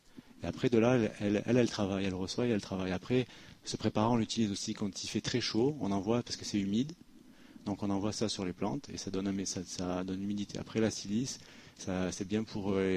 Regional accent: Monaco; j'ai grandi à Monaco, donc je connais pas mal de monde

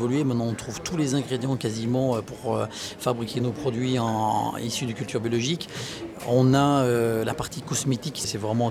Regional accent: Auvergne-Rhône-Alpes, France; born there; je suis né en Ardèche, je tiens beaucoup à mon territoire.

